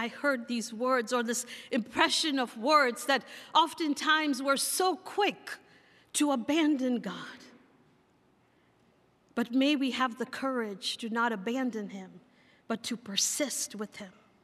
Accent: Mumbai, Maharashtra, India; I am from India. I am a believer from Mumbai.

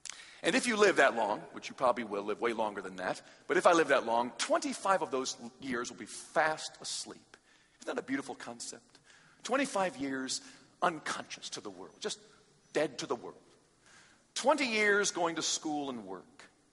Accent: United States; Obey what? I'm an American. … I don't obey anybody.

